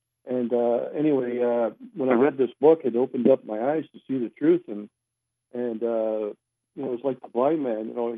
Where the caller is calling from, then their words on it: London, Ontario, Canada; I'm from London, Ontario.